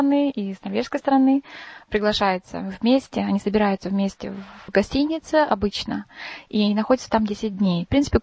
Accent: Elista, Kalmykia, Russia; now in Oslo, Norway; Я родом из Калмыкии, из города Элисты, но только что закончила университет Осло здесь, где училась последние 6 лет

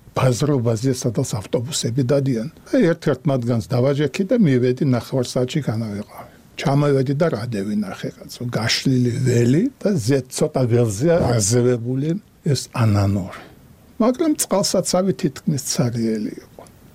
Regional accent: Batumi, Adjara, Georgia; წარმოშობით ბათუმელი ვარ, დავამთავრე სკოლა და ჯარში წამიყვანეს.

